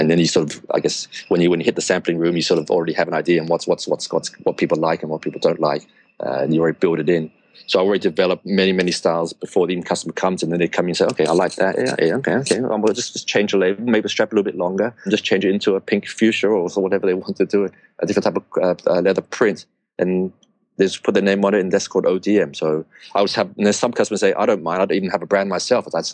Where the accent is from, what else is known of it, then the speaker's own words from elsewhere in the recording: Hong Kong; also born or lived in Australia; So I was actually born in Hong Kong. So I was born in Hong Kong in the early 70s. And I studied here in a British school called KG5.